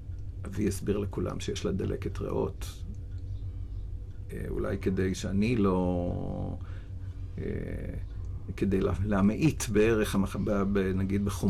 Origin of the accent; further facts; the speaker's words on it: Tel Aviv, Tel Aviv District, Israel; also born or lived in Naan / Rehovot; גדלתי בהתחלה בקיבוץ נען, וגיד שנתיים או שלוש עברנו לדירה שכורה בתל אביב ברחוב, בשדרות רוטשילד